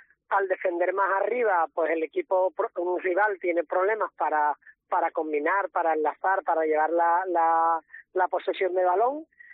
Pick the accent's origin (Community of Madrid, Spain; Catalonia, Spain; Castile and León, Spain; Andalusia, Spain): Andalusia, Spain; Cádiz; yo como gaditano